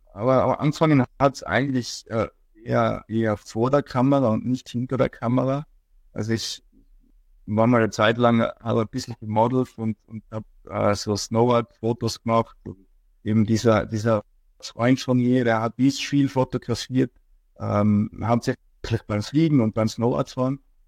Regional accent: Innsbruck, Tyrol, Austria; now in China; komme aus Tirol. Wie man wahrscheinlich am Dialekt ein bisschen erkennen kann. Geboren in Innsbruck, bin 52 Jahre alt, momentan in China.

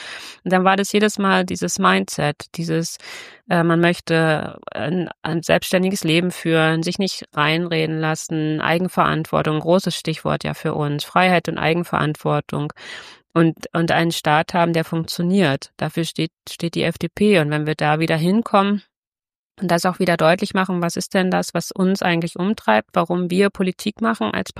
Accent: eastern Germany, Germany; weil ich bin ja selber Ossi.

